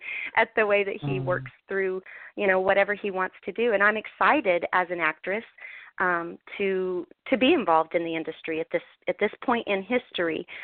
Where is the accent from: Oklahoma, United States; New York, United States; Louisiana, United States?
Oklahoma, United States; Tulsa; We showed in Tulsa, Oklahoma, which is my home state.